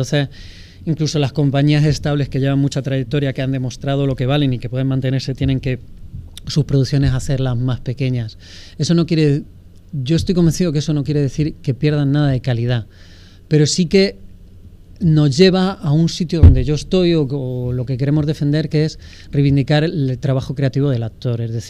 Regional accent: Caudete, Castilla-La Mancha, Spain; now in Murcia, Spain; aunque estoy en Murcia, he estudiado en Murcia, tengo mucha relación en Murcia, ahora sigo viviendo en Murcia, soy de Caudete, un poco manchego

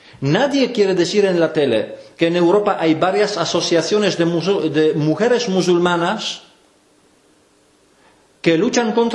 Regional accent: Poland; Spanish is a second language; now in Spain; Porque no soy español. Si yo fuera español, alguien me decía, joder, este es muy, muy, muy español, Pero yo no soy español, yo soy polaco. Gracias a Dios, yo no he venido a buscar la vida mejor aquí. Pero yo me siento extranjero.

